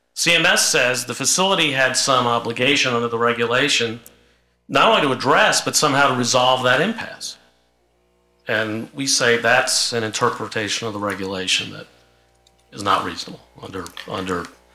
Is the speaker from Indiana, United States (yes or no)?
no; Virginia, United States; I'm from Northern Virginia.